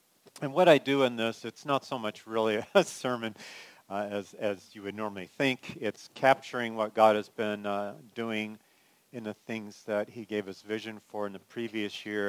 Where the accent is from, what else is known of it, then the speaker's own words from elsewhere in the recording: California, United States; So I grew up in California, and with for me, there was one of the world's most famous bridges, the Golden Gate Bridge